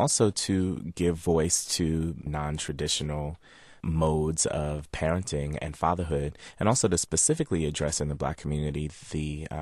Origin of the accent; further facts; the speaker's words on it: New York, United States; I'm the first generation born here in the United States. I grew up in New York.